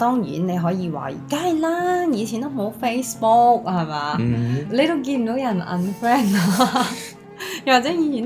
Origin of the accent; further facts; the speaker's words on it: Hong Kong; 我活了这么多年在香港，我一个土生土长的香港人。也都是由低下阶层的家庭所出世的